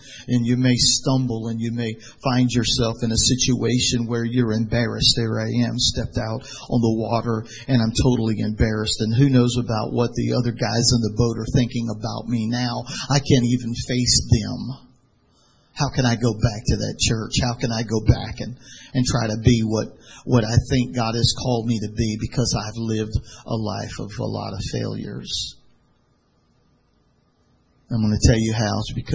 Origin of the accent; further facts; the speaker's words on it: San Francisco, California, United States; I'm from San Francisco. Hello. You're ready to kill it. I live next door to New Orleans.